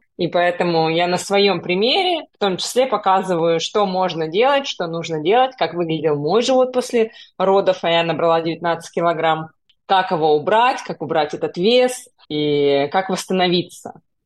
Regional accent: Novosibirsk, Novosibirsk Oblast, Russia; also born or lived in China / Thailand; now in Australia; Я переехала в Австралию примерно 6 лет назад. Родом я из Новосибирска, но так получилось, что я жила и в Китае, и в Таиланде.

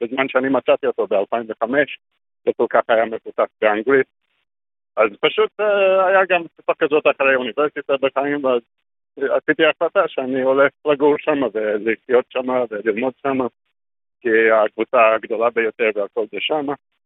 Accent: Australia; Hebrew is a second language; now in Israel; נולדתי באוסטרליה, במשפחה יוונית

